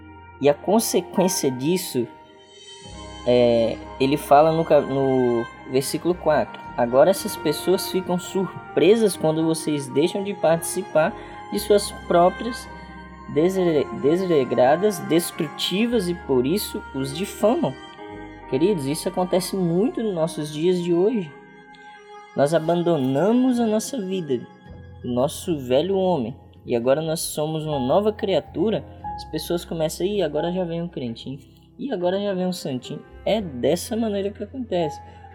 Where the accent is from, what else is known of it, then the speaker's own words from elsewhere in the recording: Jaru, Rondônia, Brazil; now in Benevides, Brazil; Sou natural do estado de Rondônia, ali da cidade de Jaru.